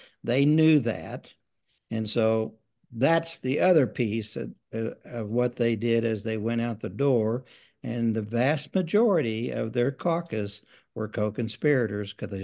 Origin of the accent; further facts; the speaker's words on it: United States; I'm from Cleveland County.